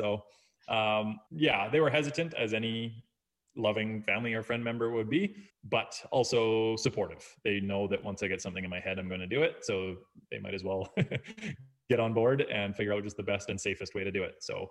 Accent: Kelowna, British Columbia, Canada; I was born and raised in Kelowna, BC, and I just love it here because of the lake and the mountains and the weather and four seasons.

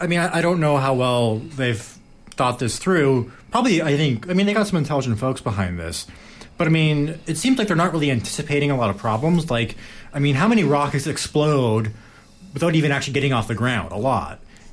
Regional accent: Canada; well, not NASA because we're Canadian

